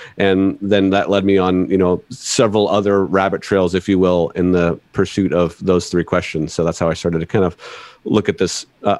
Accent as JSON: {"language": "English", "town": "Erie", "region": "Pennsylvania", "country": "United States", "tie": "born or raised there", "said": "growing up in Erie, Pennsylvania, we were on the lake a lot."}